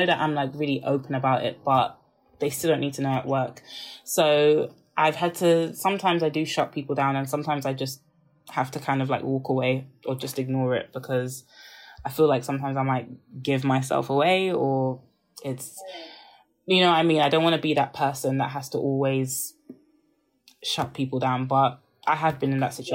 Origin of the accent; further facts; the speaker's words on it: Nigeria; And it's the same thing with I've noticed Nigerian Black Twitter as well, because I'm Nigerian.